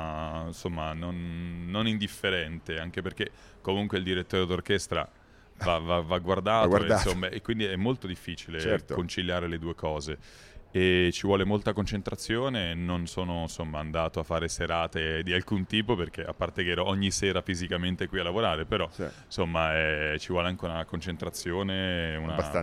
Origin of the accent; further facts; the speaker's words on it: Milan, Lombardy, Italy; Io vengo da Milano.